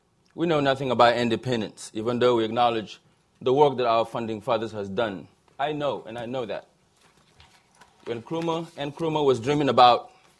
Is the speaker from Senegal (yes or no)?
yes; Senegal; I bring you the greetings from the people of Senegal. I just landed this morning from my home country.